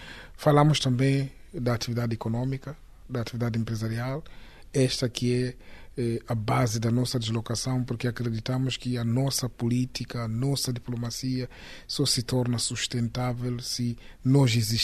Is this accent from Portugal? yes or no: no; Mozambique; Obviamente que nós, como moçambicanos, não somos um povo conflituoso.